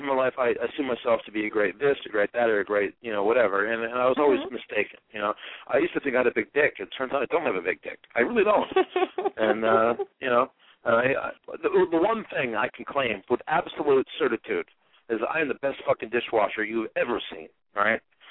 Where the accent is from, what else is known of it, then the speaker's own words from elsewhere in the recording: Harrisburg, Pennsylvania, United States; I grew up in Harrisburg, Pennsylvania.